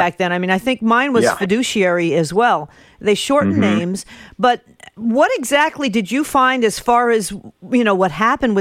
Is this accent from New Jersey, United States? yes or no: yes; Newark, New Jersey, United States; I came up in a union family growing up outside Newark, New Jersey. I mean, if you voted for a Republican, you were an outcast.